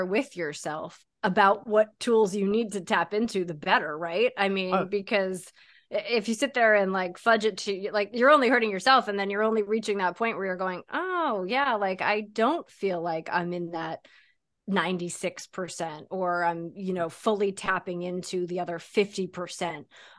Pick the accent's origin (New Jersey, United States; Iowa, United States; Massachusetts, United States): Massachusetts, United States; John and I get each other here because we both grew up in Mass.